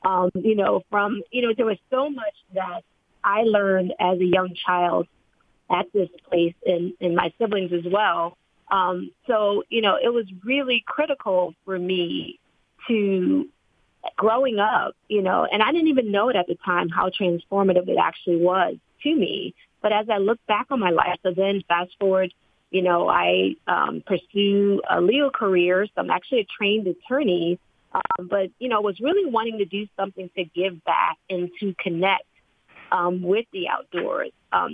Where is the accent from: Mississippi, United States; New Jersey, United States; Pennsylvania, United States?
New Jersey, United States; Jersey City; I grew up in Jersey City, New Jersey, a very densely populated city in New Jersey, in fact.